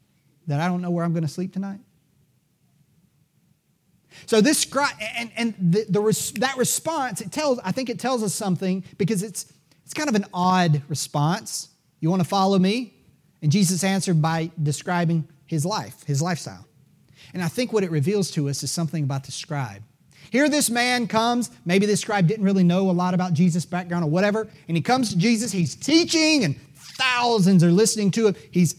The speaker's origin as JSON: {"language": "English", "region": "South Carolina", "country": "United States", "said": "I'm from South Carolina, so I can only speak to that."}